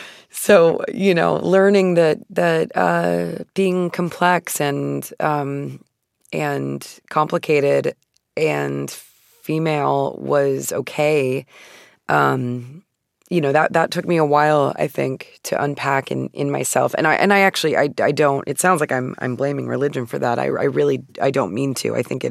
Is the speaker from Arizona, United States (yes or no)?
yes; Phoenix, Arizona, United States